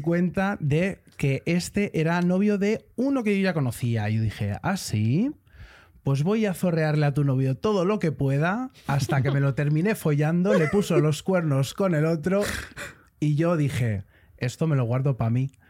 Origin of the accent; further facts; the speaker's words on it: Valencia, Valencian Community, Spain; me acuerdo de estar de fiesta en Valencia y, bueno, yo soy de Valencia.